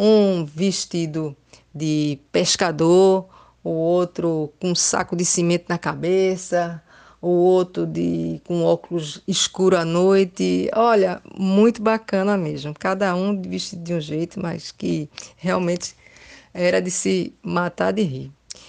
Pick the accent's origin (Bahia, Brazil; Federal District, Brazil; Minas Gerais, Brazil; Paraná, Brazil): Paraná, Brazil; Eu sou paranaense da Gema e pernambucana do coração, mas eu fico dizendo que é o inverso, sabe? Eu tenho 51 anos